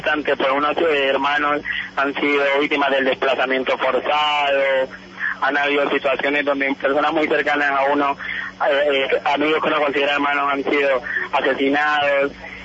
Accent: Buenaventura, Valle del Cauca, Colombia; yo soy de Buenaventura, nacido acá, viví toda mi vida en el barrio San Francisco de Asís, soy el hijo último de 7 hermanos, 3 de padre y madre, con los cuales siempre viví

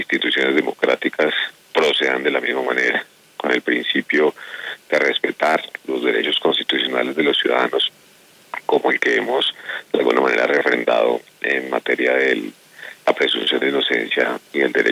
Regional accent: Colombia; porque igual ya como colombianos tenemos suficientes problemas derivados del coronavirus

